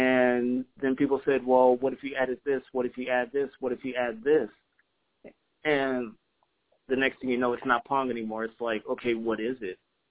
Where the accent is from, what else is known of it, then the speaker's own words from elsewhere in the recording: Chicago, Illinois, United States; I'm originally from Chicago. I was in the Marine Corps for 10 years.